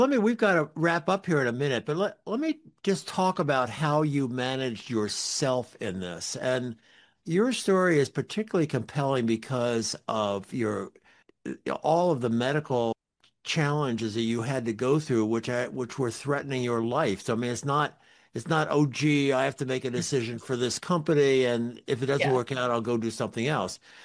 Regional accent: Maryland, United States; I grew up in Maryland, went to the Maryland shore when I was growing up.

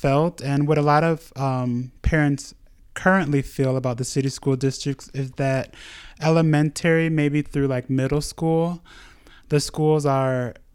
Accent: Rochester, New York, United States; I was born and raised in Rochester.

